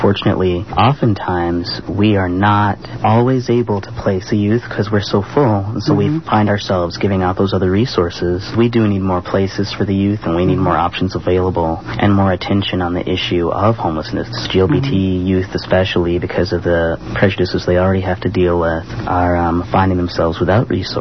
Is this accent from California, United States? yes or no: yes; California, United States